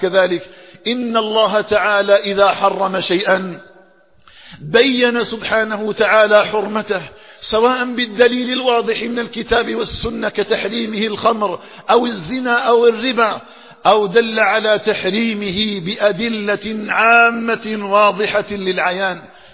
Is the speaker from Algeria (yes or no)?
yes; Algeria